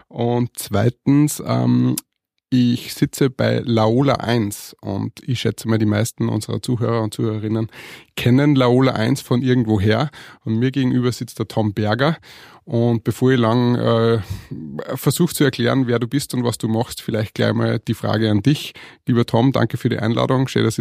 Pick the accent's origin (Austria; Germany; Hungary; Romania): Austria; Perg, Upper Austria; Also ich bin ein Perger.